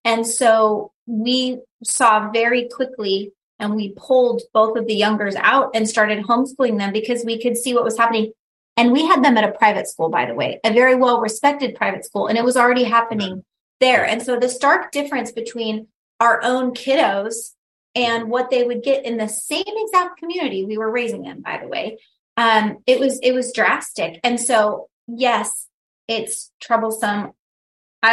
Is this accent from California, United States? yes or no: yes; Santa Monica, California, United States; And I loved growing up in California.